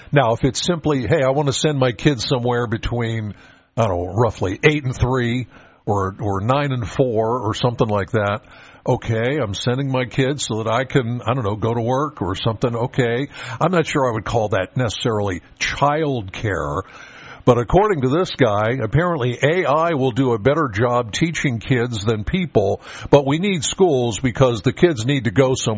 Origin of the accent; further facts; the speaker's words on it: Penns Valley, Pennsylvania, United States; I mean, I'm from Penns Valley. I'm very proud to be a Penns Valley Ram.